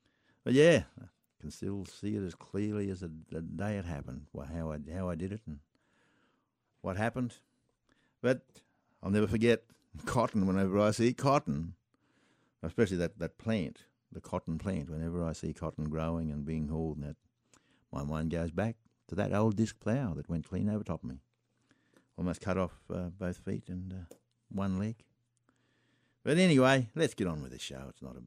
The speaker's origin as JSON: {"language": "English", "town": "Theodore", "region": "Queensland", "country": "Australia", "tie": "born or raised there", "said": "as I grew up on the Dawson River, up in Theodore there in the Dawson Valley, it was one of two cotton producing areas in Queensland in those days."}